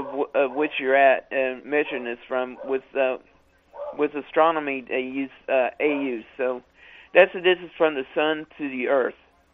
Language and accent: English; Virginia, United States; I mean, I grew up in Virginia, and people were just amazed that people spoke French down... in Louisiana and stuff like that.